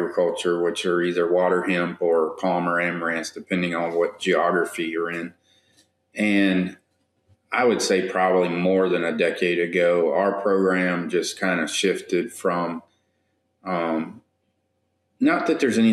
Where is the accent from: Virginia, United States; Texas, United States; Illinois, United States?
Virginia, United States; because I'm from Virginia and I grew up farming beside David, and he farmed our land some for a while.